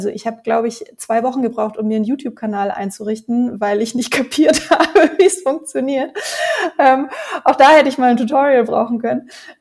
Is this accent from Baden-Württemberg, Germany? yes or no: yes; Stuttgart, Baden-Württemberg, Germany; also born or lived in Berlin; now in Munich, Germany; Also ich komme ja eigentlich aus Stuttgart. Ich bin ja Exil-Schwabe und bin dann erst war ich in Berlin, dann bin ich nach München gezogen.